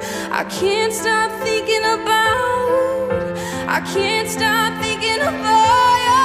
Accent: Oxford, Michigan, United States; I'm from Oxford, Michigan.

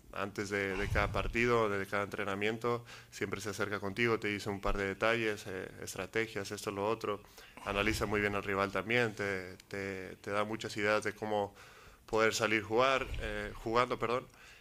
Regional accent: Mexico; como mexicano sabemos que siempre tenemos casa, que es en México

